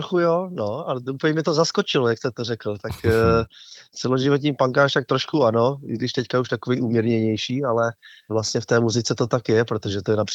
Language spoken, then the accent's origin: Czech; Újezd u Rosic, South Moravian Region, Czechia; já pocházím z Újezdu u Rosy, což je malá vesnička, dneska vedle Ivančic, kde jsem se narodil.